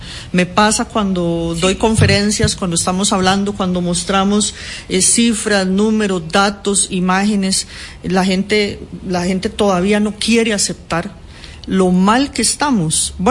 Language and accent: Spanish; Costa Rica; ese es otro indicador de cómo hemos cambiado como sociedad costarricense